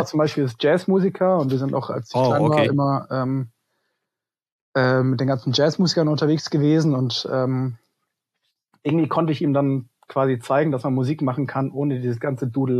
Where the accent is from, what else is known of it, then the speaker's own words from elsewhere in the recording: Freiburg, Baden-Württemberg, Germany; ich, so wie meine Eltern, komme aus Freiburg und habe da mein Leben lang gelebt bis vor 10 Monaten.